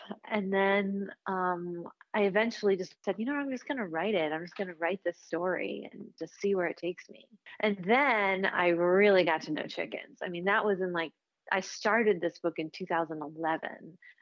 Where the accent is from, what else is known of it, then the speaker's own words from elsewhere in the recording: Chicago, Illinois, United States; I grew up in Chicago. It's not like I've spent a lot of time around chickens